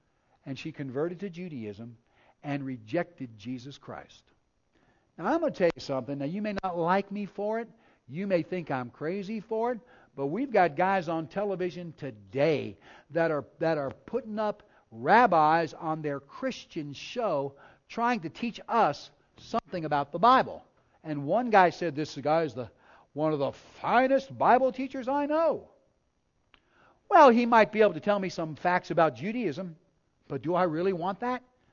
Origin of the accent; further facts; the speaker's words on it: New Jersey, United States; Where I was raised in New Jersey. And there were more Hasidic Jews in New York City near where I was raised than there actually were in Israel.